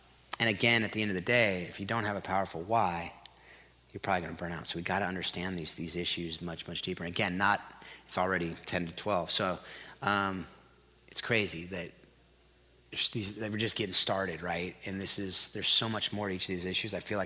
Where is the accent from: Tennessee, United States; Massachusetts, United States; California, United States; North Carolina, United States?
California, United States; Folsom; they are way healthier than most of the families in my hometown in Folsom, California, in my neighborhood.